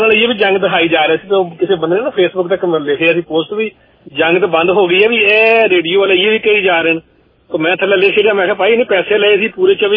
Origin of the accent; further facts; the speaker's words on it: Pakistan; ਸਾਡੇ ਮੁਲਕਾਂ ਦੀ, ਜਿਹੜੀ ਮੈਂ ਪਾਕਿਸਤਾਨ ਦੀ ਗੱਲ ਕਰ ਰਿਹਾ